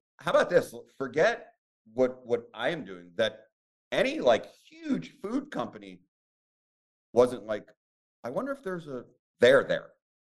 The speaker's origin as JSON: {"language": "English", "country": "United States", "tie": "born or raised there", "said": "And growing up in the States, right? Like I love pie, apple, pumpkin, pecan, love all three."}